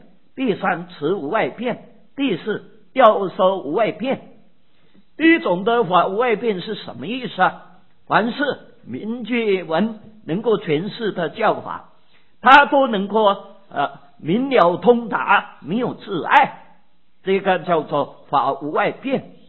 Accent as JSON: {"language": "Chinese", "country": "China", "said": "对美国人他所说的就是美国话，对我们中国人讲的就是中文啊。"}